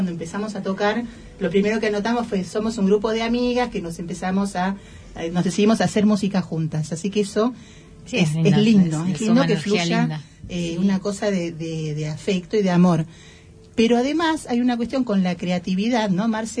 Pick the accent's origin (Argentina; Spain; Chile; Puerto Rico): Argentina; Patagonia; Somos de la Patagonia Argentina.